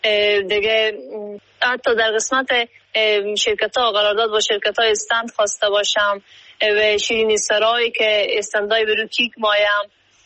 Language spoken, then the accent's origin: Persian; Herat, Afghanistan; به هرات زندگی میکنم، از هراتم و یک فامیل روشنفکر تحصیل کرده شکر از یک فامیل روشنفکر هستم